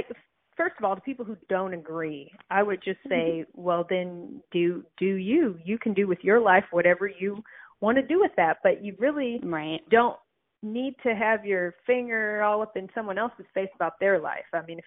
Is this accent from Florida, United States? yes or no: no; Michigan, United States; I mean, I grew up in the North, or, you know, the Midwest, I guess, but we're pretty North up in Michigan.